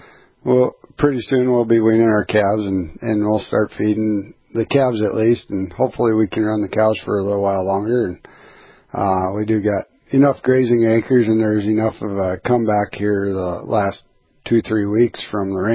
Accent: Twin Valley, Minnesota, United States; I grew up in Twin Valley, Minnesota, and it was my 7th and 8th grade basketball coach ended up posting some stuff on the NDSU website

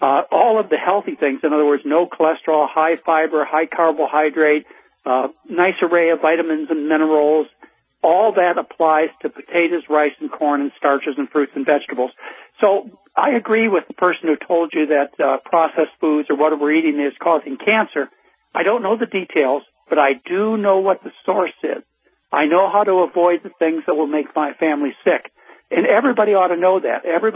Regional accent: Midwest, United States; So wherever you're from, I was from the Midwest, and I was raised on mashed potatoes.

